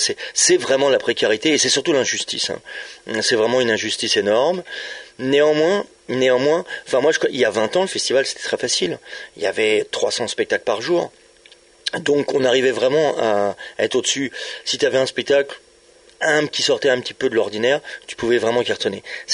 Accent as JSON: {"language": "French", "town": "Avignon", "region": "Provence-Alpes-Côte d'Azur", "country": "France", "said": "je viens d'Avignon, j'habite Avignon"}